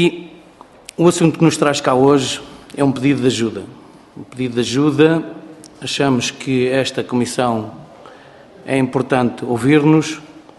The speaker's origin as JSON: {"language": "Portuguese", "town": "Marinha das Ondas", "region": "Coimbra", "country": "Portugal", "said": "Viemos da Marinha das Ondas, que é uma freguesia ao sul do concelho da Figueira da Foz. Uma pequena freguesia faz fronteira, como se costuma dizer, com o concelho de Pombal, com o distrito de Leiria"}